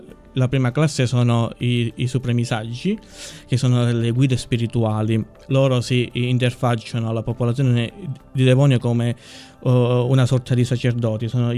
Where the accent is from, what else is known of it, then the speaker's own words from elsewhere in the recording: Mendicino, Calabria, Italy; born there; presenterò il libro nel mio paese natale, Mendicino